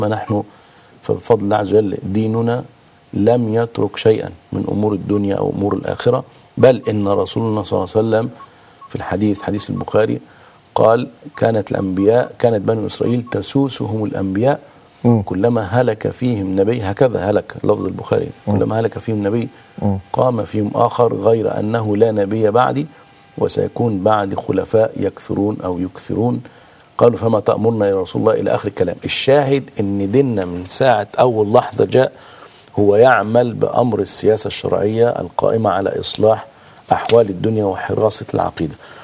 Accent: Egypt; الأمر الآخر اللي فشلت فيه العلمانية ها هنا عندنا في مصر

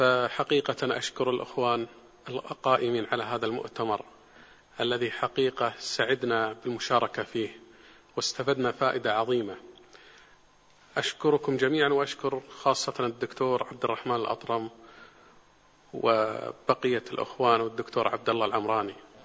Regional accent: Kuwait; مثلا إحنا عندنا بالكويت نسميها التأمين التكافلي

